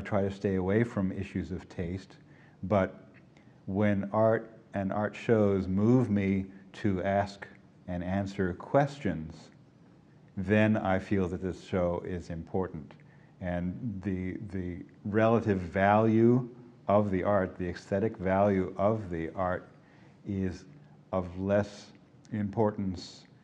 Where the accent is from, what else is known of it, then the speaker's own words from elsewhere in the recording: Cape Cod, Massachusetts, United States; I grew up assuming that pretty much all of America was sort of like growing up on Cape Cod